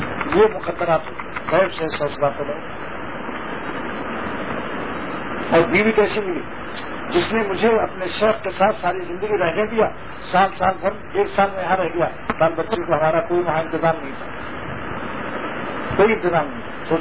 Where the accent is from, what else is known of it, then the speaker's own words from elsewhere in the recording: Azamgarh, Uttar Pradesh, India; لیکن میں نے اعظم گڑھ میں اس لیے شادی کی کہ میرا شہر اعظم گڑھ میں ہے.